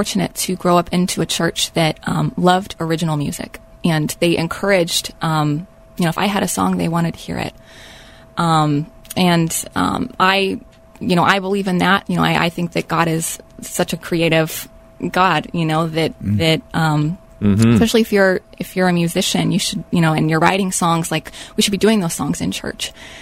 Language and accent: English; Kansas City, United States; Well, I grew up in Kansas City, and my dad and I co-wrote many songs together.